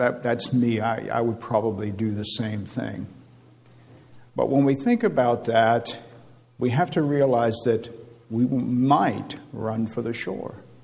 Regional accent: West Virginia, United States; roads were a big issue where I grew up in West Virginia

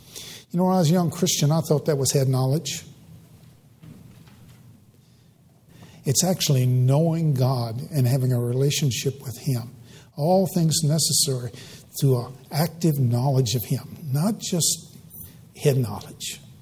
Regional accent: Culpeper, Virginia, United States; Compared to when I was growing up in Culpeper, and there were no really... evangelical churches, any that preach the Word of God.

